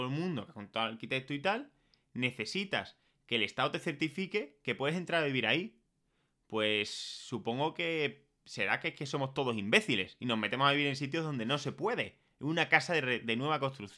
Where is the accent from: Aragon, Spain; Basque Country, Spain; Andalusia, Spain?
Andalusia, Spain; Écija; now in Madrid, Spain; soy de un pueblo, ¿no? Soy de Écija, y yo cuando circulo por Écija con mi coche, veo, vivo en Madrid